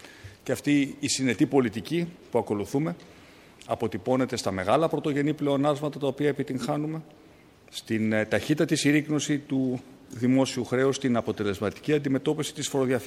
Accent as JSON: {"language": "Greek", "country": "Greece", "said": "Οι γερμανικές επιχειρήσεις έχουν εμπιστευτεί την πατρίδα μου"}